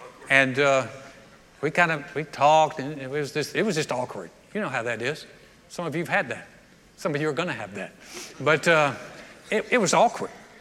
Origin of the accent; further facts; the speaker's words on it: North Carolina, United States; I was from North Carolina.